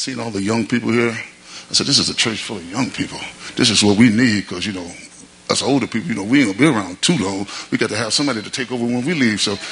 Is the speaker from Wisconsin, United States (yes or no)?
yes; Milwaukee, Wisconsin, United States; I'm from Milwaukee.